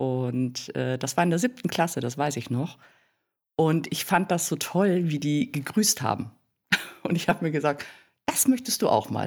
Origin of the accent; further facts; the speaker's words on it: Bavaria, Germany; Bei uns in Bayern ist es ja vermehrt, dass wir Spielmannszüge haben und so.